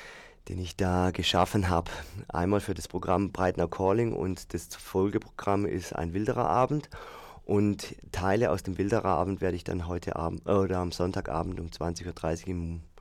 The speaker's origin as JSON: {"language": "German", "region": "Baden-Württemberg", "country": "Germany", "accent": "Black Forest dialect", "said": "ich habe einen abgeminderter Schwarzwälder Dialekt"}